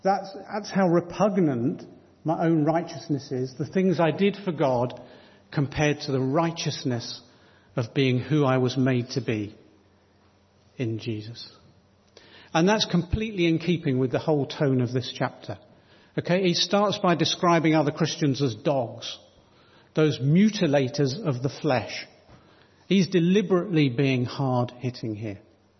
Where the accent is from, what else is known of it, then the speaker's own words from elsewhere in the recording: Chatham, South East England, United Kingdom; my hometown of Chatham